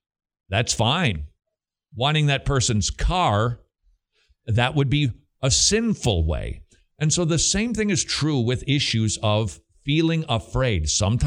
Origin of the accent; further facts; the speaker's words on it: the South, United States; Your French mockery accent was better than mine as a Southerner.